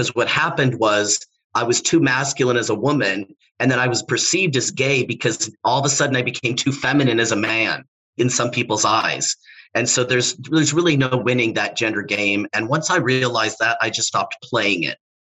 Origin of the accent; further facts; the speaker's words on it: California, United States; also born or lived in Los Angeles / San Diego; I grew up in Southern California, bouncing back and forth between my dad's house in Los Angeles, my mom's house in San Diego. I'm a first-generation American with Mexican heritage.